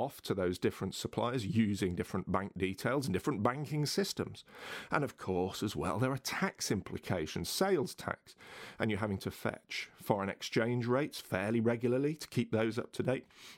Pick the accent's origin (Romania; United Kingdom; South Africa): United Kingdom; as you guys will be able to tell by my dulcet tones, I'm European by birth. I guess I'm a Brit, but I'm certainly a European, I hasten to add.